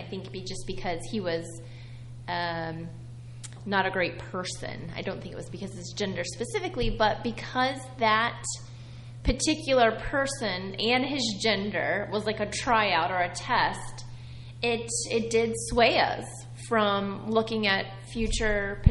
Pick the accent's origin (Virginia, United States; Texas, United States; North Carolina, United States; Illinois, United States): Texas, United States; I'm from Texas, and in the South, you get married right out of college, and you have babies, you know, in your mid-20s, late 20s at the latest